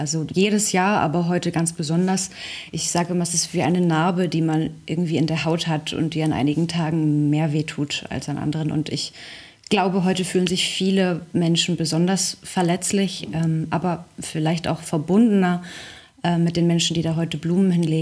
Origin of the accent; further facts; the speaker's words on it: Berlin, Germany; Ich bin ja Berlinerin und mit Radio 1 aufgewachsen.